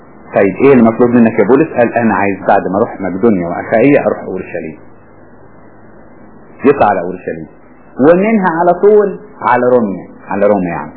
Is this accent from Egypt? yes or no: yes; Egypt; كان غالبية السياخ هنا عندنا في مصر يهود.